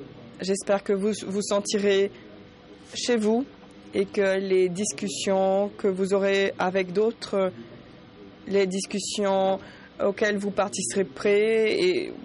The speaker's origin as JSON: {"language": "French", "country": "France", "said": "je suis français."}